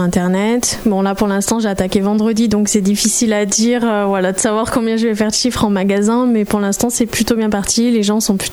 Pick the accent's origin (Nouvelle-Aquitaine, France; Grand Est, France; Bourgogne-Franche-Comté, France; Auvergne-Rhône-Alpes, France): Auvergne-Rhône-Alpes, France; Le Puy-en-Velay; now in Firminy, France; j'ai 26 ans, je suis native du Puy-en-Velay, j'habite Firminy depuis 2014.